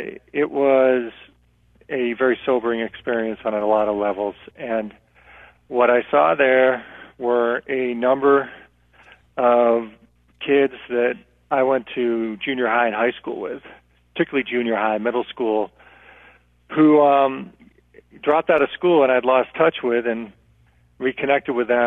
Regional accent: Worcester, Massachusetts, United States; Well, I'm from Worcester, Massachusetts

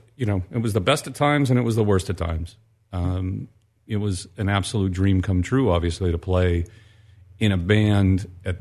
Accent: Indiana, Pennsylvania, United States; Western Pennsylvania, coal mining town, Indiana, Pennsylvania. Mm-hmm. Both my grandfathers were coal miners. Italian on one side, Swedish, Polish on the other side, my mom's side.

